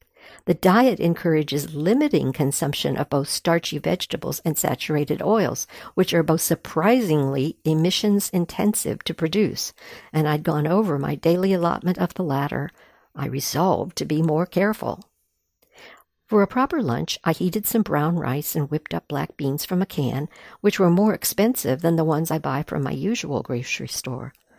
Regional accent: Baltimore, Maryland, United States; In my hometown of Baltimore, a quarter of all people live in food deserts

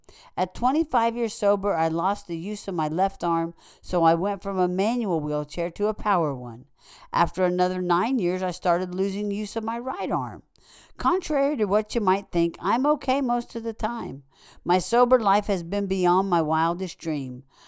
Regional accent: Minnesota, United States; a woman friend in the program who happens to be from my home state of Minnesota.

